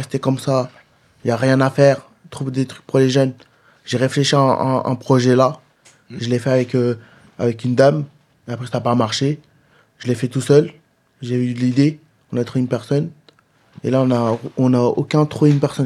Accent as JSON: {"language": "French", "town": "Nîmes", "region": "Occitanie", "country": "France", "tie": "born or raised there", "said": "quand c'était mon enfance à Le Mans et ma naissance, tout mon enfance à Nîmes. Je suis né à Nîmes."}